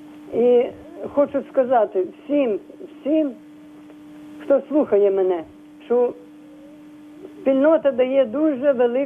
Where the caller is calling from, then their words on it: Zhytomyr, Zhytomyr Oblast, Ukraine; Я із Житомира телефоную.